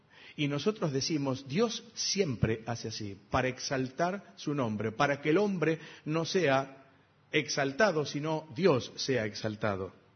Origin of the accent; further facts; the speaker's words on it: Spain; Un establo, en mi tierra, en España, se le llama cuadra, la cuadra de los animales.